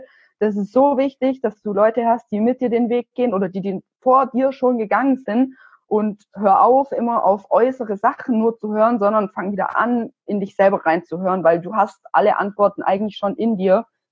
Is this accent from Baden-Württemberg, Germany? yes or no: yes; Stuttgart, Baden-Württemberg, Germany; Aus Stuttgart.